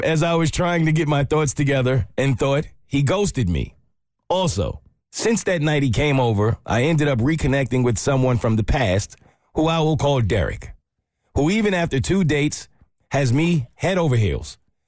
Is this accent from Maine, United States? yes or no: yes; Maine, United States; not my real name, and I am from Maine.